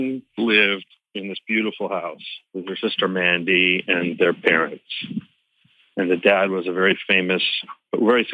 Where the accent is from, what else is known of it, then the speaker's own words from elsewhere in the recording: California, United States; Brett was from the Valley. I was from the Valley. The Valley had a negative connotation.